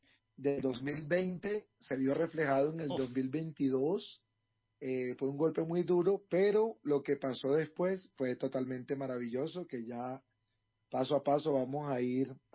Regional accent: Barranquilla, Atlántico, Colombia; lo vamos a celebrar aquí, como buen barranquillero que soy

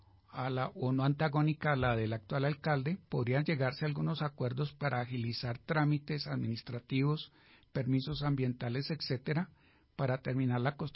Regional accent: Bogotá, Bogotá Capital District, Colombia; los Paganín de todos somos los bogotanos, los ciudadanos que pagamos impuesto y vivimos aquí en la ciudad.

